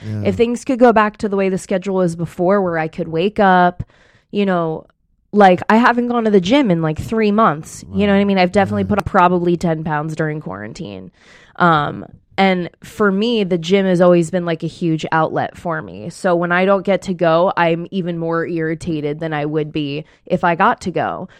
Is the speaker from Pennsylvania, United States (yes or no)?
yes; Pennsylvania, United States; You know, and like I'm an East Coaster. So like I grew up outside of Philly. You know the story. Like I just come from a background of loud people.